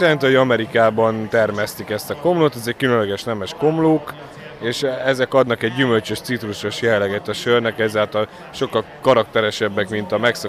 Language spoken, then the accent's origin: Hungarian; Hungary; És mi magyarok vagyunk, tehát itt főzzük